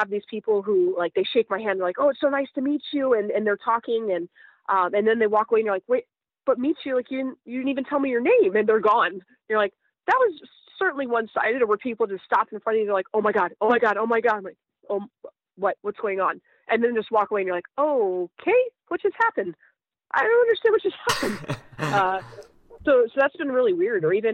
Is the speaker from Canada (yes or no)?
no; Japan; now in United States; the community I grew up in Japan, you don't see public shows of affection